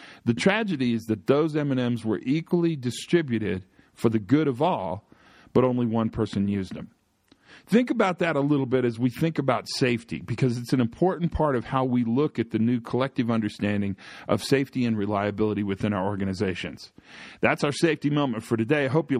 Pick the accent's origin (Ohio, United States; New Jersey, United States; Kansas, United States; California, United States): Kansas, United States; I'm using cattle examples because I'm from Western Kansas. It's comfortable to me.